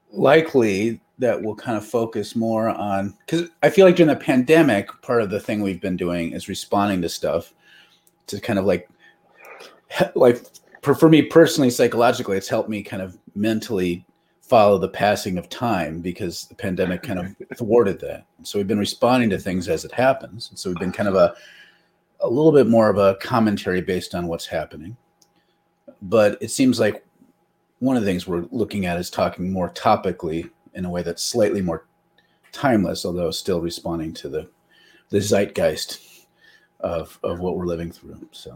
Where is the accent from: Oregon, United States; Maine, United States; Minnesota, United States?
Minnesota, United States; accent: Minnesotan; With probably muddy injection of rural Wisconsinite, because my Minnesotan accent is a little rusty.